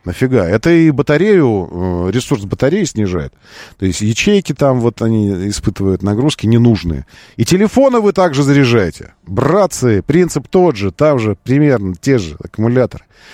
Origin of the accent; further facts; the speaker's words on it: Moscow, Russia; я москвич